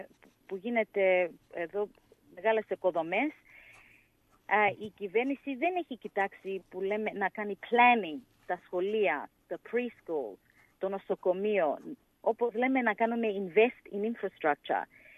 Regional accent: Canterbury, New South Wales, Australia; Εγώ γεννήθηκα στο Canterbury, νοσοκομείο. Πήγα στο σχολείο, στο Canterbury South

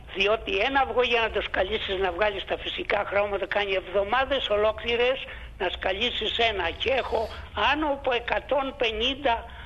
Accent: Vounichora, Central Greece, Greece; now in Australia; Κοντά στους Δελφούς, από την Φωκίδα.

